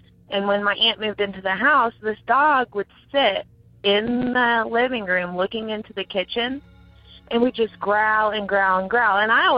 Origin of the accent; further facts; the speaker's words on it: Asheville, North Carolina, United States; from Asheville, North Carolina